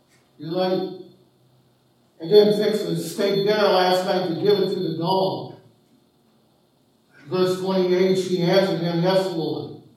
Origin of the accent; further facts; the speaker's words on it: Kansas, United States; Mom comes of German descent. My dad's of British descent. I'm from Kansas.